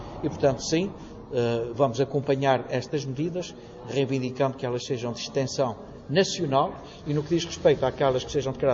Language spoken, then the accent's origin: Portuguese; Azores, Portugal; nós somos açorianos, portugueses